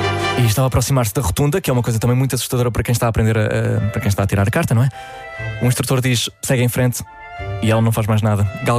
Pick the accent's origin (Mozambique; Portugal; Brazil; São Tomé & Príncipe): Portugal; Lourinhã, Lisbon; às vezes eu gosto de acreditar que o resto do mundo é um bocadinho como a Lourinhã, a minha terra, mas não.